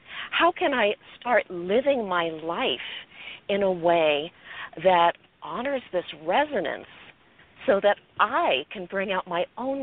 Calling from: California, United States; I too am in sunny Southern California. However, I live up in the mountains.

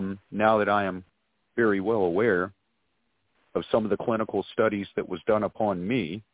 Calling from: South Carolina, United States; I'm calling from South Carolina.

